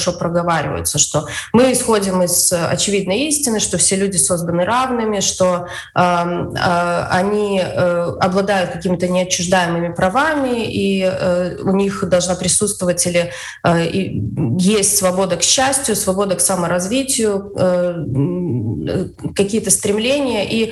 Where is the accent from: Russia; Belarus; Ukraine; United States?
Belarus; Что мы имеем как белорусы на сегодняшний день? Мы владеем своей страной, мы имеем какие-то в ней права, мы свободны принимать решения?